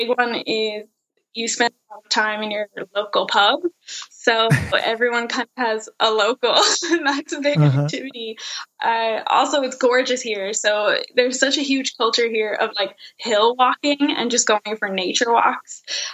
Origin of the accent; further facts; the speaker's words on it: United States; accent: American; this guy heard my American accent